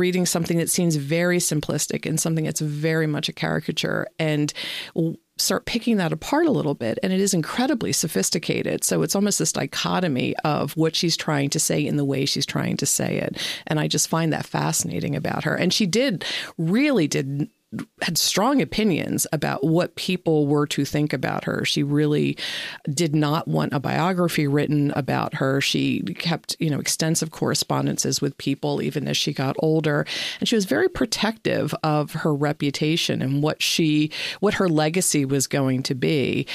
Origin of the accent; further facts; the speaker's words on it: Delaware, United States; now in Pennsylvania, United States; I'm from the Mid-Atlantic. I grew up in Delaware. I currently live outside of Philadelphia. So I've always lived in this region.